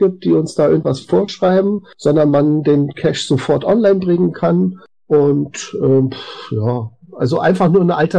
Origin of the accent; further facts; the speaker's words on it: Berlin, Germany; wir als Berliner werden als Zentrum des Wahnsinns bezeichnet